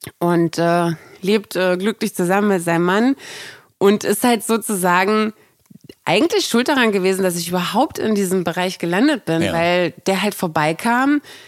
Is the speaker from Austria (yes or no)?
no; Brandenburg an der Havel, Brandenburg, Germany; accent: Berlin dialect; moved away; also born or lived in Wedel; ich komme aus Brandenburg an der Havel, da spricht man ein schlimmeres Berliner als in Berlin.